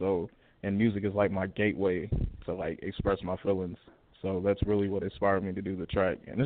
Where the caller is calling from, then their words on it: Evansville, Indiana, United States; I'm calling from Evansville, Indiana.